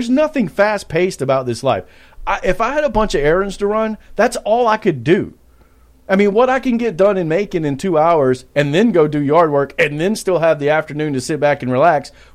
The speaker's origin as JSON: {"language": "English", "town": "Millersville", "country": "United States", "tie": "born or raised there", "said": "because I grew up in Millersville, which, I mean, people are familiar with, right?"}